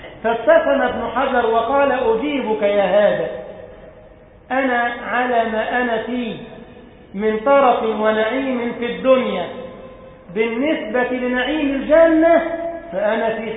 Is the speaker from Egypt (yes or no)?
yes; Egypt; كان يعمل في بلدنا مصر رئيسا للقضاء